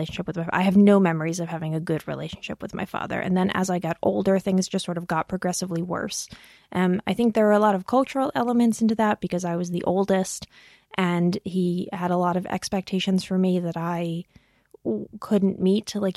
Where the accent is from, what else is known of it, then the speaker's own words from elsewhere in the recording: United States; now in Berlin, Germany; I am an American voiceover artist, comedian, musician, and performer currently based in Berlin.